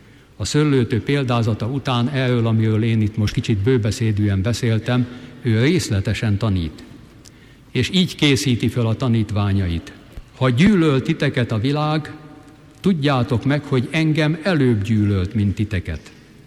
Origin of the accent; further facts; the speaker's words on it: Kecskemét, Bács-Kiskun, Hungary; Kecskeméten, ahol felnőttem